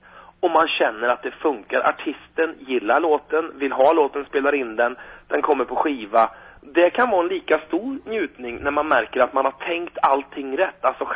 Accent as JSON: {"language": "Swedish", "country": "Sweden", "said": "aldrig någon gång vi hörde under hela tiden att det inte var bra för att vi kom från Sverige"}